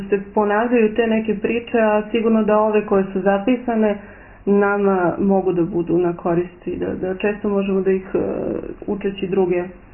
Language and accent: Serbian; Kosovo; ja završavala srednju školu, kada su krenule te demonstracije i kada su tražili Kosovo Republiku, mi smo svi Srbi sa čuđenjem na prozorima, svojim zatvorenim prozorima, gledali komšije Albance